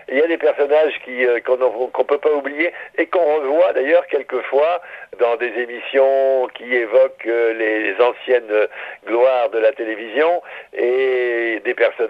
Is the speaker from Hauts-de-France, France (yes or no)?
yes; Hauts-de-France, France; Oui, je suis un ch'ti de pure souche, pas de père et mère, et très attaché à ma région